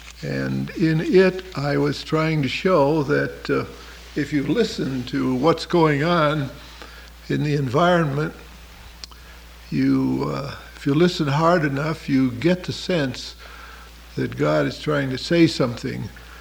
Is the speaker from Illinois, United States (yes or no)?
yes; Chicago, Illinois, United States; I'm from Chicago, and I've been here at Holden a lot.